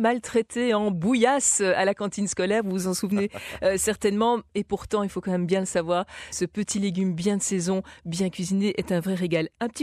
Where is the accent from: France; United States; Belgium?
Belgium; On est plutôt sur la pomme de terre chez nous en Belgique.